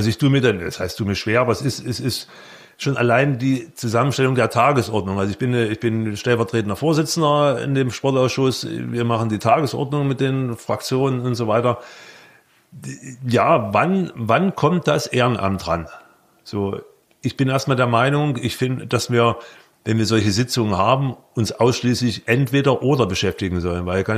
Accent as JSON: {"language": "German", "town": "Leipzig", "region": "Saxony", "country": "Germany", "said": "ich komme aus Leipzig"}